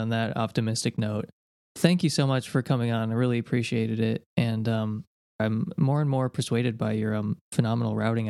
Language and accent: English; United States; I'm an American, so the U.S. is just the whole world in my mind.